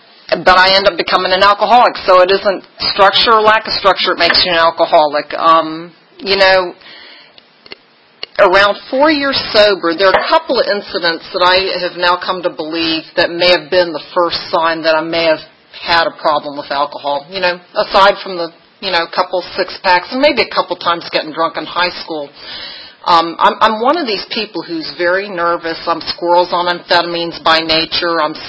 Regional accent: Virginia, United States; I'm from Botetourt County. Does anybody know that area? It's really pretty. It's kind of like, it looks like this place, actually. It's near Roanoke, Virginia.

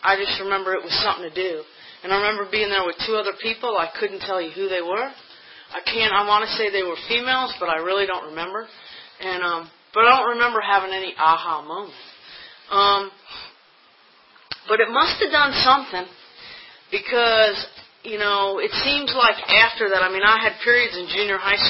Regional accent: Long Island, New York, United States; I was raised in New York on Long Island.

